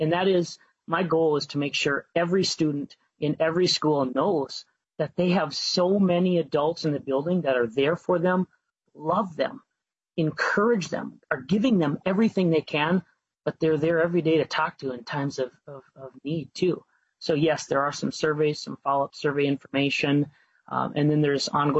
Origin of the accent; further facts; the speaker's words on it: Bertha, Minnesota, United States; I'm from central Minnesota.